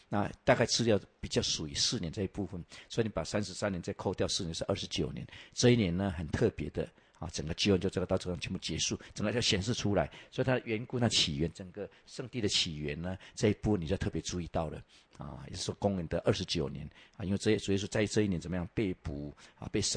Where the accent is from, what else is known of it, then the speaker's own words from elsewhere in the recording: Taiwan; 就像我们台湾人是一样，一出生就把你抓去什么，抓去拜拜，你就是佛教徒了，你就道教徒了，这是很传统的。